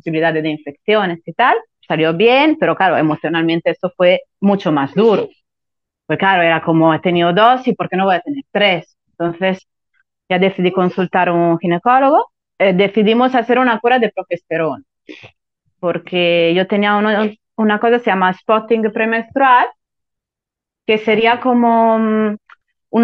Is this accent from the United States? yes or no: no; Italy; soy italiana, tengo 37 años